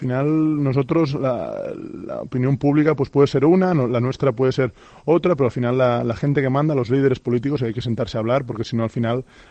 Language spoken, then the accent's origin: Spanish; Sant Boi de Llobregat, Catalonia, Spain; que será pues en Barcelona, porque los dos somos de allí, nuestras familias están allí y al final somos de Sant Boi y nos quedamos por el Baix Llobregat seguramente.